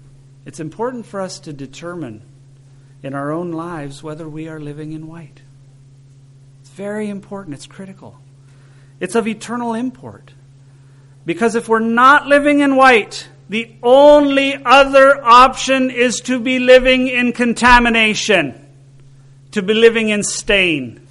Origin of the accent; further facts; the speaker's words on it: Canada; I'm from Canada and I enjoy hockey.